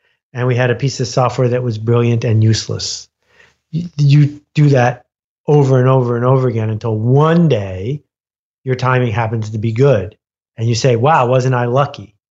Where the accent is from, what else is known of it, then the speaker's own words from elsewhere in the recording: Ontario, Canada; I grew up in Algonquin Park